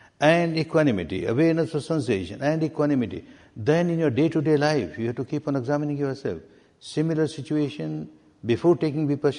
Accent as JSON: {"language": "English", "country": "Myanmar", "tie": "born or raised there", "said": "I was born and brought up in Burma."}